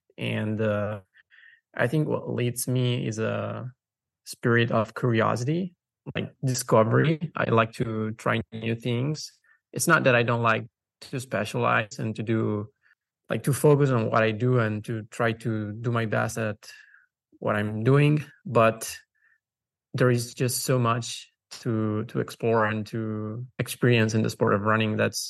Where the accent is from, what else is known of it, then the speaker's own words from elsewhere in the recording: Italy; I'm 31 years old. Yeah, I'm from Italy, but I feel like a citizen of the world. I'm a cosmopolitan.